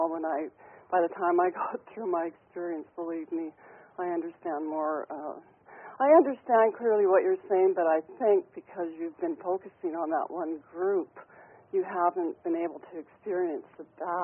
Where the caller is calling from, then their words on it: British Columbia, Canada; from British Columbia.